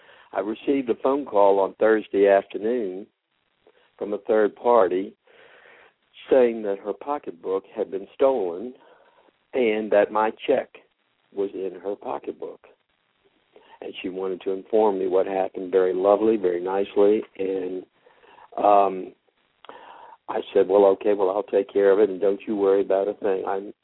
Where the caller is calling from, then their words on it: Las Vegas, Nevada, United States; This is the president of the International Fan Club … … from Las Vegas.